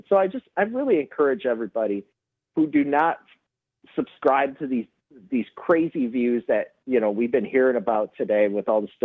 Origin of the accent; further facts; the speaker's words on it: West Bend, Wisconsin, United States; All right, so I grew up in West Bend, right? There's been several mentions of West Bend in that area.